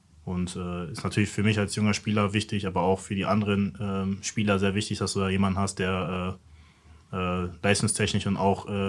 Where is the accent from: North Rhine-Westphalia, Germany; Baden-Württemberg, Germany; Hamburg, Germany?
North Rhine-Westphalia, Germany; Dortmund; born there; Also ich bin gebürtiger Dortmunder